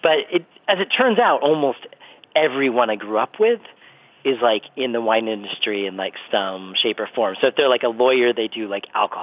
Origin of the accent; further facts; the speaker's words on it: Napa, California, United States; I grew up in Napa.